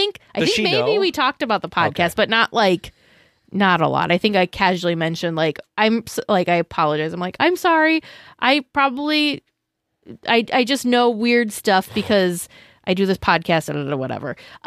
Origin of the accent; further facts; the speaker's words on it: Midwest, United States; We're coming from the Midwest.